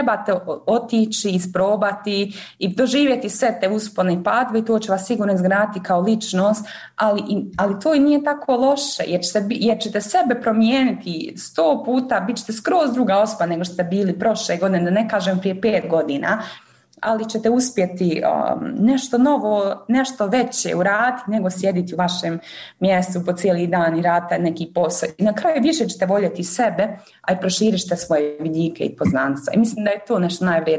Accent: Mostar, Federation of Bosnia and Herzegovina, Bosnia & Herzegovina

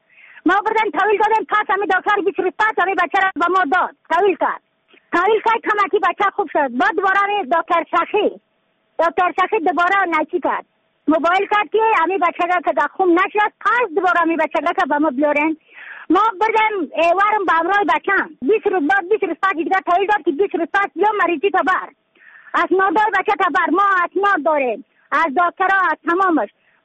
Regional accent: Badakhshan, Afghanistan; از بدخشان هستم مرکز بدخشان ولسوالی اکل پایان.

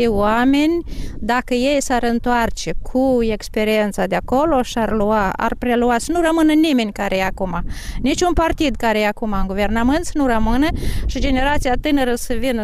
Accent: Moldova; suntem moldoveni.

